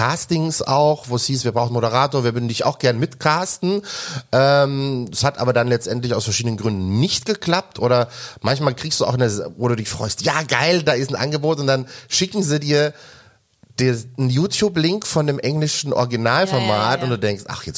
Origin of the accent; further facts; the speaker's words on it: Bavaria, Germany; Ich komme vom Dorf, aus Bayern. Da ist nicht viel mit Fernsehen.